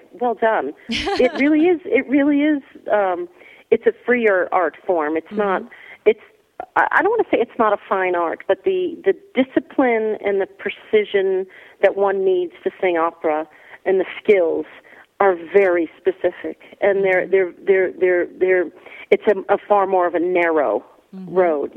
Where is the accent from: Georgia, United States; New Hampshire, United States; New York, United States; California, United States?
New Hampshire, United States; now in Santa Fe, United States; No. I'm from New Hampshire, actually, born and raised.